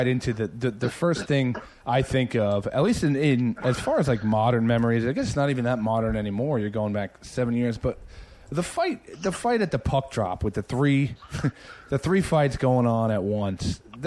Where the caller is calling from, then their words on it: New Jersey, United States; That's it. Yeah. I'm calling you from Jersey.